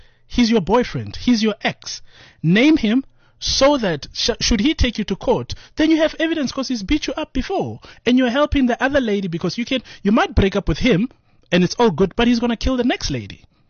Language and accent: English; Atteridgeville, Gauteng, South Africa; Atridgeville.